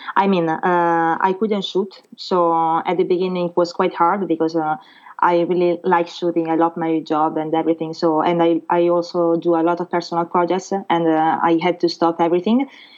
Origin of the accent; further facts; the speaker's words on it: Rome, Lazio, Italy; now in Paris, France; And so I came to Paris 6 years ago. It was by chance, because I'm from Rome in Italy